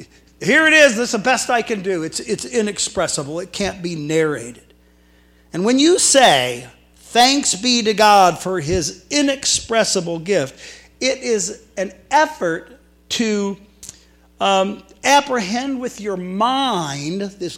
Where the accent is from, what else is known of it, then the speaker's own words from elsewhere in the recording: Richfield, United States; Let me just tell you a little bit about my upbringing. I grew up in Richfield.